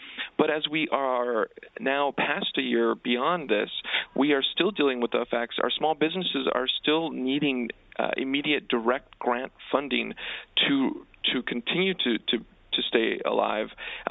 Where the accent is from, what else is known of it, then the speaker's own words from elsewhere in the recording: El Paso, Texas, United States; I was born and raised in El Paso, Texas. I'm a Tejano, and I was born into a family. There's seven brothers and sisters, single parent family.